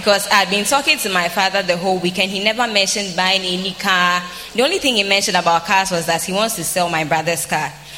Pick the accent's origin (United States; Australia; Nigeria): Nigeria; Lagos; I'm from Lagos.